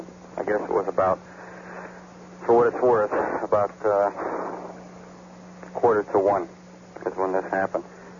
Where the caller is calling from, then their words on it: Maple Heights, Ohio, United States; Yes, sir. I'm calling from Maple Heights, Ohio.